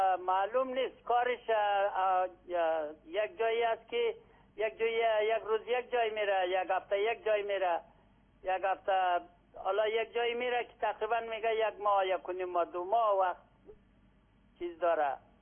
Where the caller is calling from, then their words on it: Netherlands; از هلند هستیم